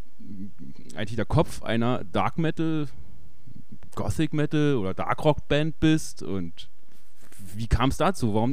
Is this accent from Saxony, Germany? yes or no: no; Guben, Brandenburg, Germany; now in Cottbus, Germany; Jetzt wohne ich zwar in Cottbus, aber das ist ja so nah an Guben dran, dass ich doch gerne mal wieder meine alte Heimatstadt besuche.